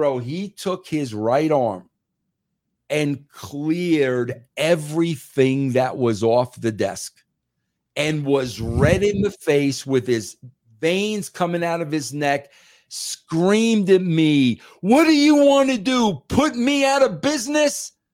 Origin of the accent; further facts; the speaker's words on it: New York, United States; I think a lot of it had to do with just being a New Yorker and you just kind of knowing somebody's full of shit.